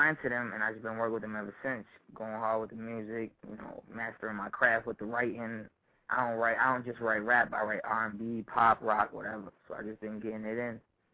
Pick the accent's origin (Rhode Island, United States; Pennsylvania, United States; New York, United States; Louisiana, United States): Rhode Island, United States; but I'm originally from Rhode Island, like I said. So I was doing like a lot of local shows when I was 8 years old.